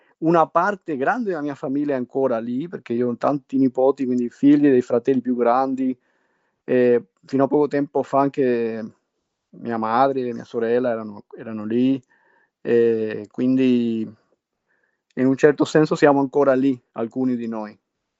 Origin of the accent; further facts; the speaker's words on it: Cuba; also born or lived in Argentina; io sono nato in Argentina e poi la mia famiglia è andata via negli anni 70 a Cuba, per motivi politici anche legati alla famiglia, e quindi io sono cresciuto a Cuba.